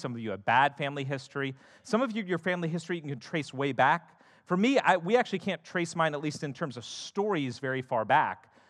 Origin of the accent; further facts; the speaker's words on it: United States; I was born and grew up in America, and I found that growing up in America, being born in America